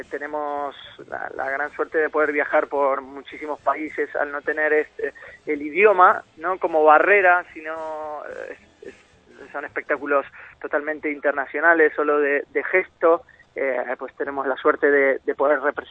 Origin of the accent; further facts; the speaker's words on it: Buenos Aires, Argentina; moved away; yo soy de Buenos Aires, yo soy argentino y he venido justo para aquí en el año 2000